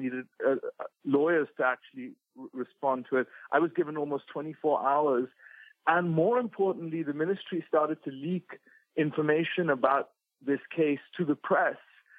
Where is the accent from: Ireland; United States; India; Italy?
India; Delhi; A fairly idyllic, like Delhi in those days was not a gas chamber. It was a very sort of small, rather dull political capital